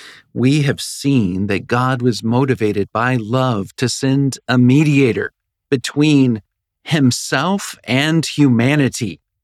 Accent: Virginia, United States; I'm originally from Virginia.

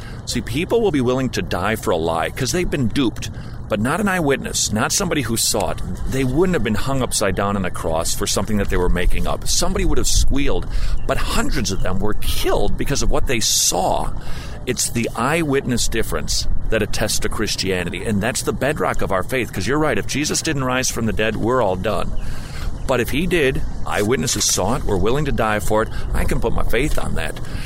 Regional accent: St. Paul, Minnesota, United States; I grew up in St. Paul, Minnesota, all right?

